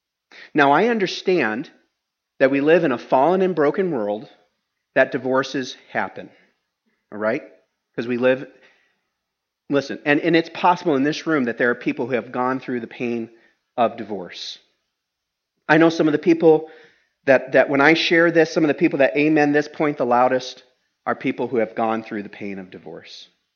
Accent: Kenya; now in United States; I grew up in Kenya.

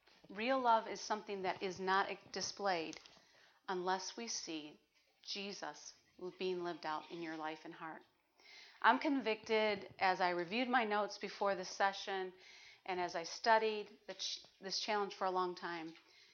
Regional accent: Detroit, Michigan, United States; You know, I'm from Detroit. That's home. That's all I know. And I was a little girl, like 3, when the race riots happened in Detroit.

